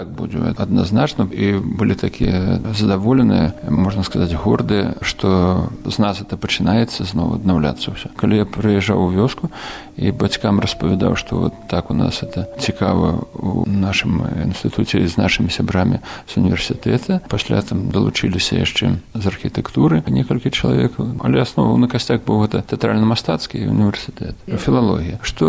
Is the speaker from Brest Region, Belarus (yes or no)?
no; Myadel, Minsk Region, Belarus; born there; Я нарадзіўся ў Дзенавішках, так у паспарце написано. Але на самой справе было, нарадзіўся я ў Мядзельскім роддоме. У гэты час уже бацькі переезжали ў Дзенавішкі.